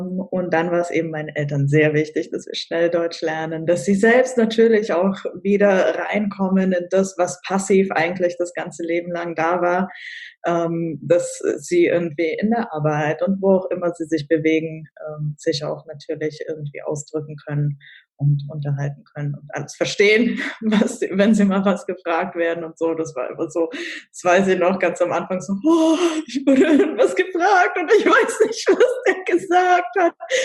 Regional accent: Kazakhstan; born or raised there; first language Russian; German is a second language

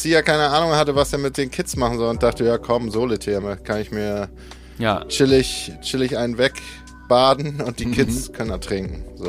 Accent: Neubrandenburg, Mecklenburg-Vorpommern, Germany; born there; Ich war am Wochenende ja in meiner Geburtsstadt Neubrandenburg.

